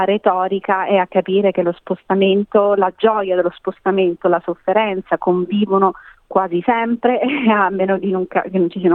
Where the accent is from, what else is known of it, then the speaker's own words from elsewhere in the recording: Southern Italy, Italy; also born or lived in United States / England; Io sono cresciuta in Italia, ma sono cresciuta in un paese piccolo, in una comunità specifica del sud Italia, e quindi c'è anche la mia appartenenza meridionale.